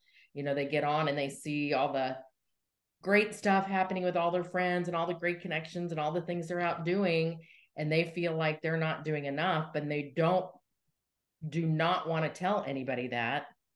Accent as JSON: {"language": "English", "region": "Colorado", "country": "United States", "tie": "born or raised there", "said": "We grew up in Colorado."}